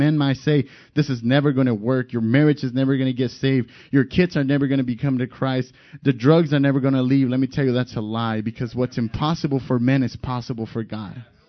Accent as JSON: {"language": "English", "town": "Denver", "region": "Colorado", "country": "United States", "tie": "born there", "said": "My dad's Mexican. My mom's from Central America. And I was born here in Denver, Colorado."}